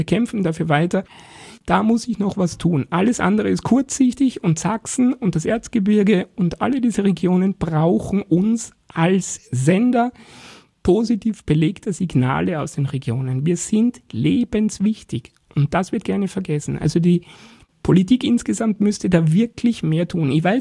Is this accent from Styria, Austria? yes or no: yes; Styria, Austria; dass es mich unglaublich an die Steiermark erinnert, an meine Heimat.